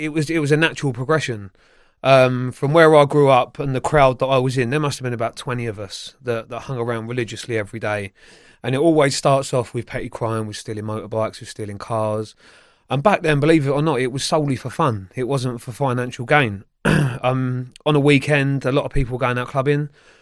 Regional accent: Feltham, London, United Kingdom; I grew up in Feltham, Sunbury-upon-Thames area.

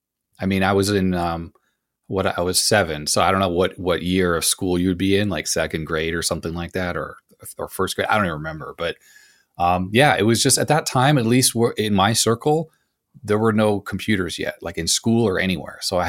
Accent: Montreal, Quebec, Canada; And growing up in Canada, at that point, you know, early 80s, there, computers were obviously around, but most families didn't have one.

